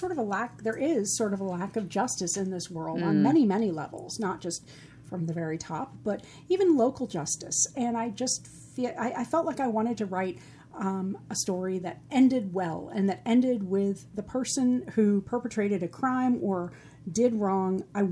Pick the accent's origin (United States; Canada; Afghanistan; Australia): United States; New England; also born or lived in California; I'm from the Northeast. I grew up in California and New England, but I don't know a lot about Pittsburgh or Philadelphia.